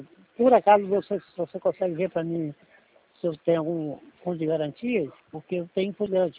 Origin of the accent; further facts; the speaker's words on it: Conceição de Macabu, Rio de Janeiro, Brazil; also born or lived in Macaé; Eu sou de Conceição de Macabu, aqui perto, vizinho. Eu morei em Macaé há mais de 30 anos, mas hoje eu moro em Macabu.